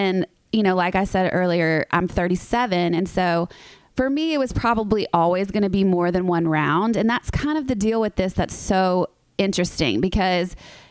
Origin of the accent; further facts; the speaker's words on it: the South, United States; I mean, I'm from the South. So a lot of us are taught at a really young age